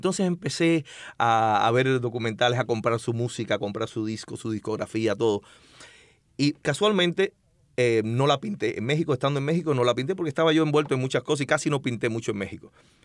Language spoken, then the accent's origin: Spanish; Cotorro, Havana, Cuba; Pero soy del cotorro que también habían tirado.